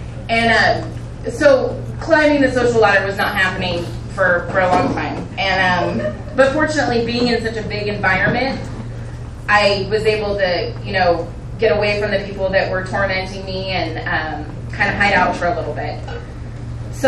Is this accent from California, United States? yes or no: yes; Newport Beach, California, United States; So I grew up, I'm from Newport Beach, California. So I was, I grew up in a really loving home.